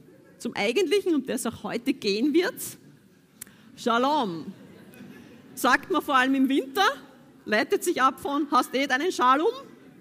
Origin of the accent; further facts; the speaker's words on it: Vienna, Austria; ich als Wienerin habe einen wienerischen Gruß genommen